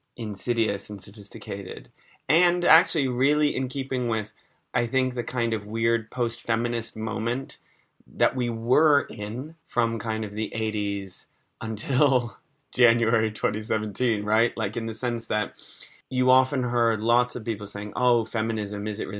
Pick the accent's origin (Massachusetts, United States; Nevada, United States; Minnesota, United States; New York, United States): Massachusetts, United States; Now, of course, I'm from Massachusetts.